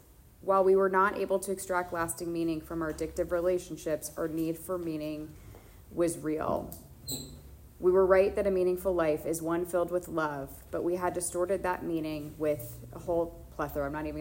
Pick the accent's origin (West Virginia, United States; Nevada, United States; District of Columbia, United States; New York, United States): District of Columbia, United States; Washington; now in Los Angeles, United States; I find that living in Los Angeles, and I've been here for 2 years, I come from Washington, D.C., which they call the Hollywood for ugly people.